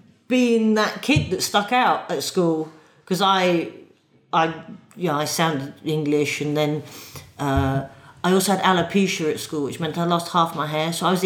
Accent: Ireland; also born or lived in Wales / England / Scotland; I actually grew up in Ireland. Yeah, my dad's Irish, my mum's English. I was born in Wales, but grew up in Ireland.

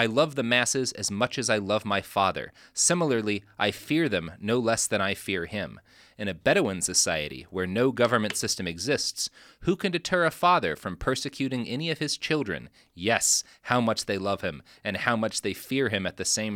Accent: Texas, United States; I'm fine with winter, but I come from Texas, so if it's hot outside, I expect there to be air conditioning

